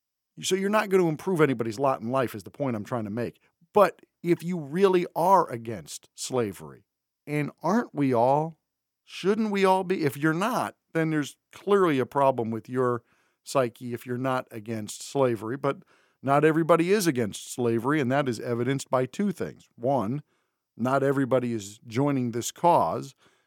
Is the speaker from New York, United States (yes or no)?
no; Connecticut, United States; This is in my home state of Connecticut.